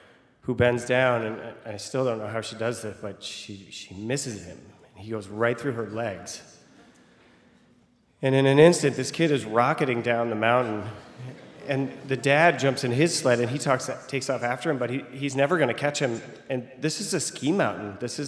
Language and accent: English; Vermont, United States; So I am from Vermont, and I love living in Vermont. And in order to love living in Vermont, you really need to love winter.